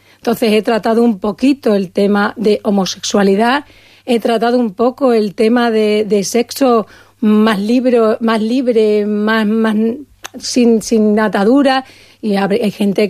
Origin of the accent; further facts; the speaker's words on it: Badajoz, Extremadura, Spain; como yo quiero mucho a mi tierra, quiero mucho a Badajoz